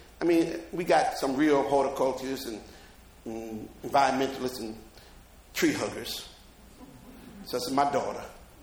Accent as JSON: {"language": "English", "town": "Jersey City", "region": "New Jersey", "country": "United States", "tie": "born or raised there", "said": "sometimes I joke about my hometown, Jersey City, even though it's really one of the places to be now"}